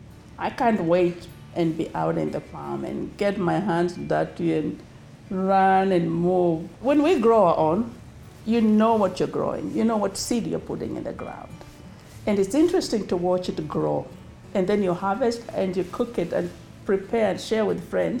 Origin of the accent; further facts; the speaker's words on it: Kenya; moved away; I'm originally from Kenya. I think I've lived here for 42 years, and my parents were farmers. So we grew up on farm.